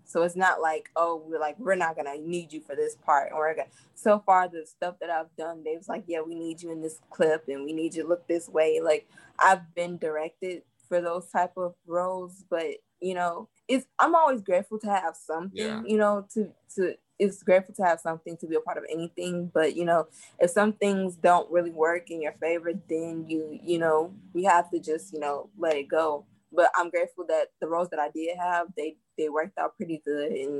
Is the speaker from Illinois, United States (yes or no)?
yes; Chicago, Illinois, United States; No, but I'm from Chicago.